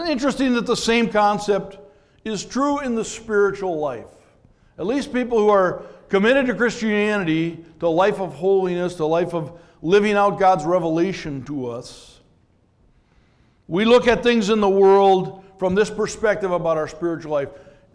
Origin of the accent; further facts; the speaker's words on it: Minnesota, United States; I was raised in the Twin Cities and was, for the first time as I began to date